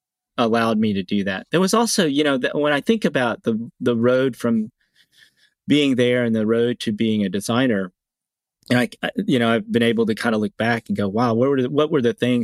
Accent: Dothan, Alabama, United States; born there; And so I was born in Dothan, Alabama in 1965.

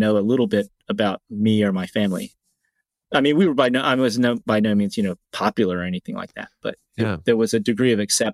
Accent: Dothan, Alabama, United States; born there; And so I was born in Dothan, Alabama in 1965.

